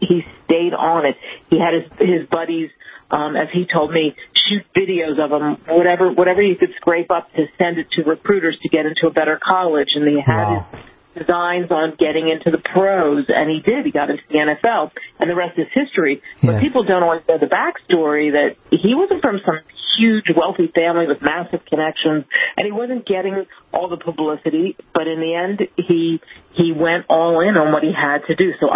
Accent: Cherry Hill, New Jersey, United States; Yeah, I'm from Cherry Hill, so a stone's throw away from Philly, and the farms there, and just great corn.

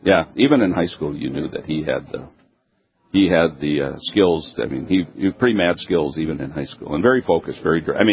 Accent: Minot, North Dakota, United States; I grew up in Minot, yeah.

